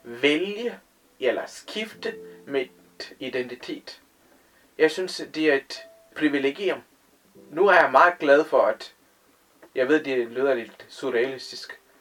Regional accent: India; Danish is a second language; now in Denmark; Den religion er fuldstændig forbundet med din identitet i Indien, hvor jeg kommer fra. Jeg elskede den identitet som tamil, men alle andre identitet som inder, det er ikke noget, som jeg er brændt for.

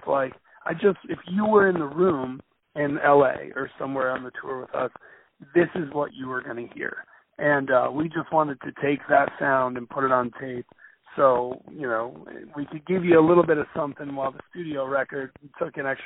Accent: Chicago, Illinois, United States; I always feel like I mispronounce that because I'm from Chicago, you know.

